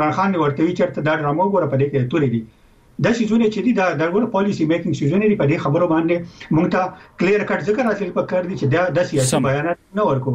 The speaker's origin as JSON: {"language": "Pashto", "region": "Khyber Pakhtunkhwa", "country": "Pakistan", "said": "موږ د پښتونخوا یو"}